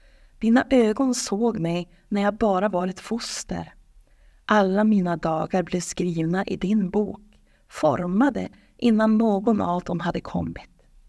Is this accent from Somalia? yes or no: no; Norrland, Sweden; Jag är född och uppvuxen här i Sverige. Jag har aldrig behövt fly från krig eller svält. Och här i norra Sverige har vi ju knappt ens några naturkatastrofer.